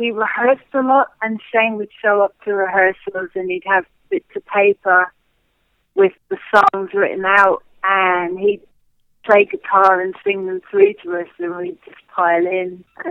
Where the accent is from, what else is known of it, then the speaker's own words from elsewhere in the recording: London, United Kingdom; every band I ever met, this is growing up in London and working in London, drank.